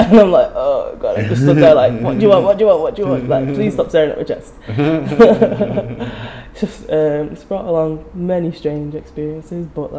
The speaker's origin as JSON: {"language": "English", "town": "Manchester", "region": "North West England", "country": "United Kingdom", "said": "and I'm from Manchester anyway, so it wasn't much of a difference for me."}